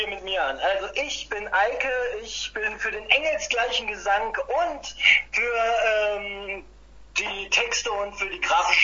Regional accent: Schleswig-Holstein, Germany; Wir kommen nicht aus Oberbillig, auf jeden Fall auch nicht aus Unterbillig, wir kommen aus Lübeck und Bagdeheide.

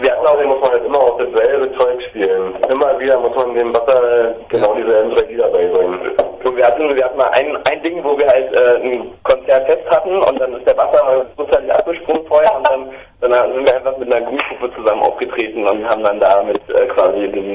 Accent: Berlin, Germany; Hallo, ich bin aus Berlin.

